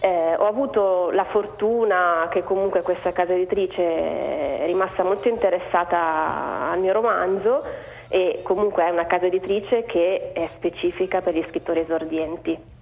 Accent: Como, Lombardy, Italy; Io sono di Como

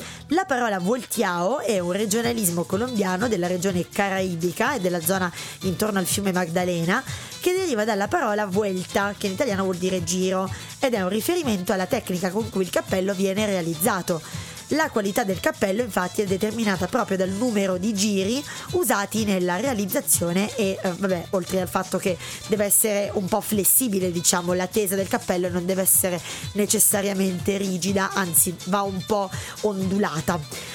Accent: Apulia, Italy; Mettiamole in Salento, due palme.

